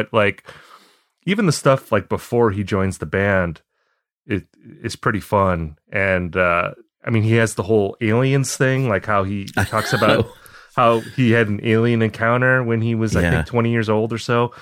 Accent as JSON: {"language": "English", "town": "Appleton", "region": "Wisconsin", "country": "United States", "tie": "born or raised there", "said": "No, I'm from Wisconsin originally. Okay. I grew up in a town called Appleton, which is not far from Green Bay. It's about a half hour south of Green Bay."}